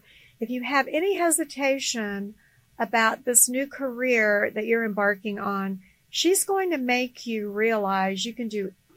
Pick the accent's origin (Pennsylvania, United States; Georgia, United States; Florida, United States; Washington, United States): Florida, United States; Florida is my home state, and went to Florida State University.